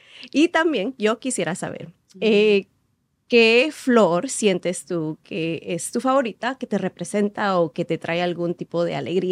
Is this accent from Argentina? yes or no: no; New York, United States; yo crecí en Nueva York y mis padres migraron a Estados Unidos en los 80s y se conocieron en un barrio que se llama East Harlem. Y mi mamá migró de las montañas de Guerrero